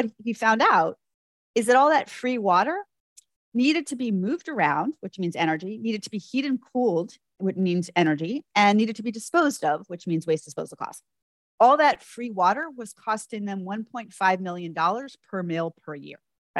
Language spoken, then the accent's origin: English; New York City, New York, United States; So even though I grew up in New York City, we spent a lot of time hiking and fishing